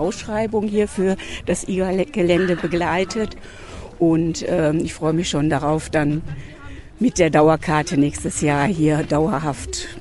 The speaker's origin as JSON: {"language": "German", "town": "Gelsenkirchen", "region": "North Rhine-Westphalia", "country": "Germany", "said": "Ich komme aus Gelsenkirchen-Resse."}